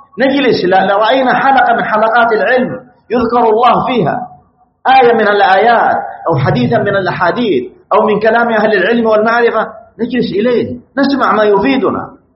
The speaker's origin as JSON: {"language": "Arabic", "country": "Saudi Arabia", "said": "بلادنا المملكة العربية السعودية"}